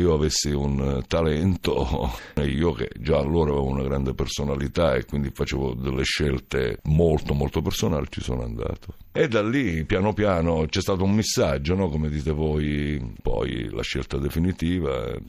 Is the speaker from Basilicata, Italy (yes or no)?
yes; Basilicata, Italy; Intanto questo sound, questo mio accento che tutte le scuole di dizione non sono riuscite a togliere.